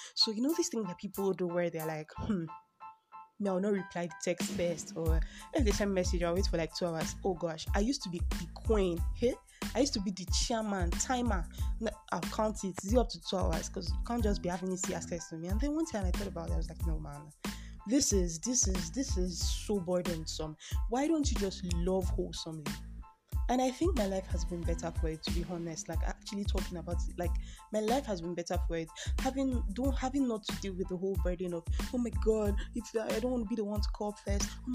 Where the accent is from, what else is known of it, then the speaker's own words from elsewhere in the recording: Nigeria; I mean, I'm Nigerian, then I'm not extra by nature.